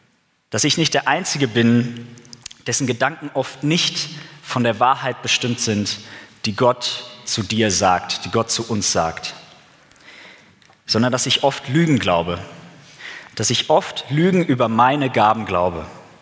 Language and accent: German; Bavaria, Germany; war ich da im Heimaturlaub im schönen Frankenland. Ich komme nämlich aus der Nähe von Nürnberg, für die, die das nicht wissen, das ist in Bayern.